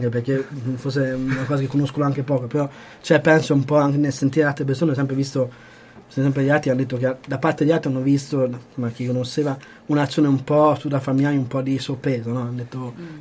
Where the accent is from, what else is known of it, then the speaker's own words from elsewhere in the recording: France; Io sono francese, ricordate.